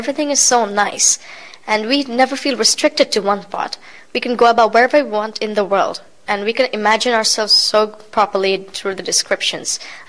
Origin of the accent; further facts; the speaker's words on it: Bangladesh; English is a second language; It's very different. It was a great surprise to me to find out that people can travel alone at so young an age